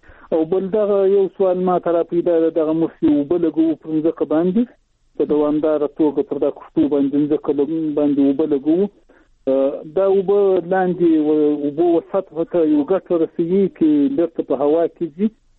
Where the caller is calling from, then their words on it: Zabul, Afghanistan; د زابل ولایت شاجیل ولسوالي